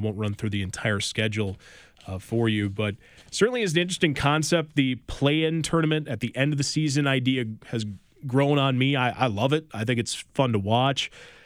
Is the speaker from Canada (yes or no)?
no; Wisconsin, United States; always been a Bucks fan growing up in Wisconsin.